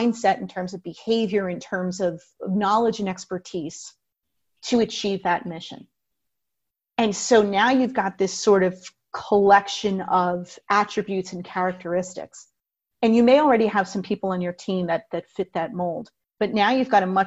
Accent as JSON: {"language": "English", "region": "New Jersey", "country": "United States", "tie": "born or raised there", "said": "So I live in New Jersey. I grew up in New Jersey. Summers here are extremely hot."}